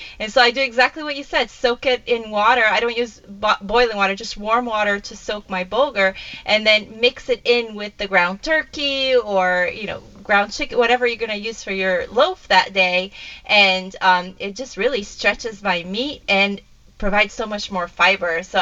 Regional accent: Brazil; I grew up eating bulgur in Brazil

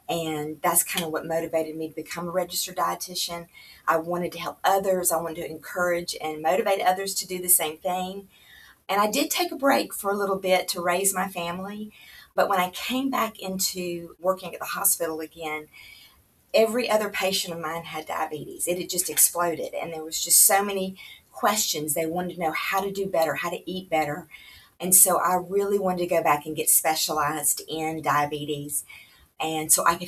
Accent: Louisiana, United States; moved away as an adult; now in St. Simons Island, United States; Well, I am from Louisiana and I moved to St. Simons Island in about 1996 to work for Sea Island Company as a registered dietitian for the resort

